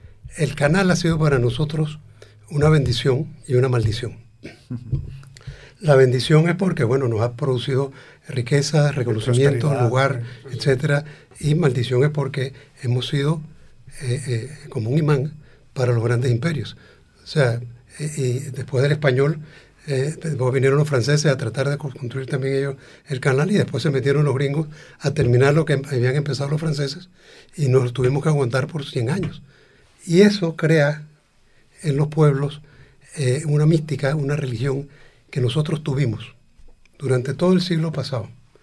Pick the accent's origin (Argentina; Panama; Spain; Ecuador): Panama; Pero yo sí me siento muy centroamericano, uh-huh, cuando salgo de Panamá y voy a Costa Rica o voy a Guatemala